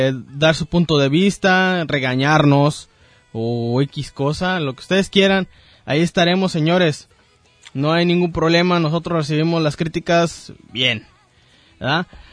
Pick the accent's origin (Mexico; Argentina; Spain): Mexico; somos mexicanos